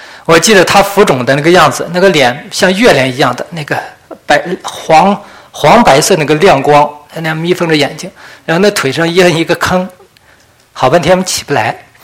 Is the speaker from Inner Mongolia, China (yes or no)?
yes; Inner Mongolia, China; 那时候呢，我生在农村的一个地方，内蒙农村，我们那个地方没有吃的